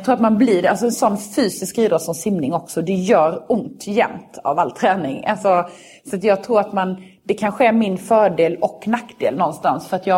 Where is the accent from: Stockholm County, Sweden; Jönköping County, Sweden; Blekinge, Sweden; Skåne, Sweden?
Blekinge, Sweden; Karlshamn; hemma i Karlshamn eller om det var ett